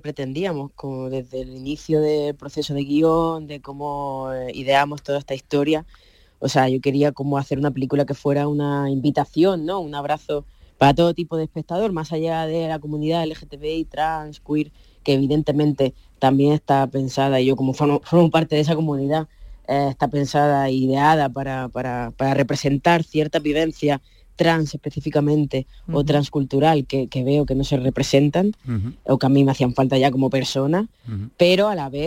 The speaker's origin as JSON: {"language": "Spanish", "town": "Níjar", "region": "Andalusia", "country": "Spain", "tie": "born or raised there", "also_born_or_lived": "Granada", "accent": "eastern Andalusian", "said": "de ahí de Almería, que es donde me he criado. Nací en Granada, pero me he criado ahí en Níjar."}